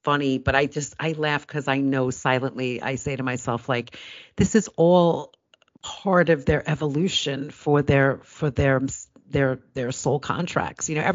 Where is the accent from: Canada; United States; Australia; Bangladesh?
Canada; And I'm Canadian, so I could say that.